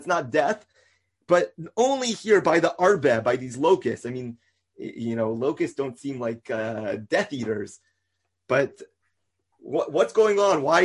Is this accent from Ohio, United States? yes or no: yes; Cincinnati, Ohio, United States; I remember hearing this idea from Rabbi Hanan Balk, who's the Rav of the Shul, where I grew up in Cincinnati.